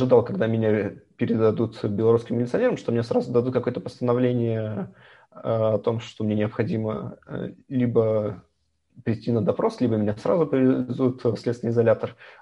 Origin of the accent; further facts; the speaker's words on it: Minsk, Belarus; Я поехал в 2012 году учиться в магистратуру в Москву. И в 2013 году, уже летом, мой одногруппник, тоже из Минска, предложил мне поработать несколько недель